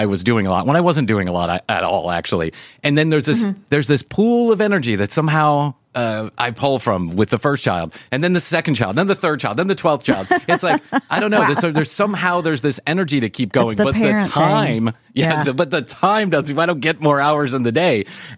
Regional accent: Chicago, Illinois, United States; moved away; I'm from Chicago. So, I mean

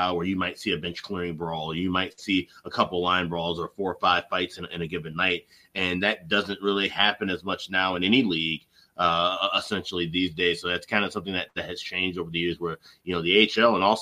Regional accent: Chicago, Illinois, United States; I grew up in Chicago. So I was a Hawks fan, but I was also a Chicago Wolves fan.

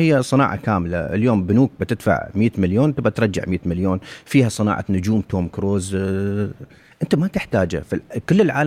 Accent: United Arab Emirates; يعني أنا كإماراتي اليوم كل الصناديق الموجودة في العالم ما راح تعطيني فلوس

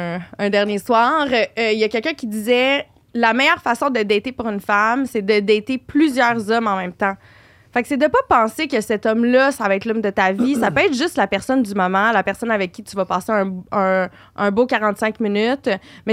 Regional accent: Montreal, Quebec, Canada; also born or lived in Candiac; Parce que j'ai grandi à Montréal.

